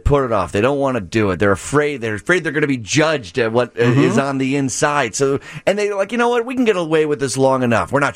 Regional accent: Downers Grove, Illinois, United States; Hey, I'm from Downers Grove. I know exactly what they're saying.

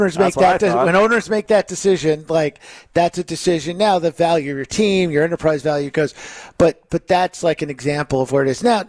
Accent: New York, United States; Like, when I grew up in New York

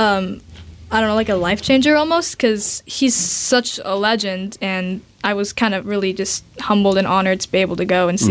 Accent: Seattle, Washington, United States; Yeah, born and raised here. I mean, Seattle is just full of so many different musicians

